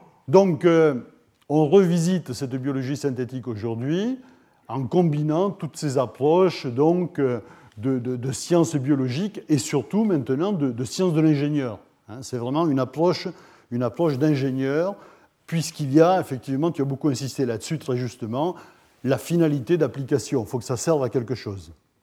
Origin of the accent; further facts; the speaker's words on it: Toulouse, Occitanie, France; puisque je suis toulousain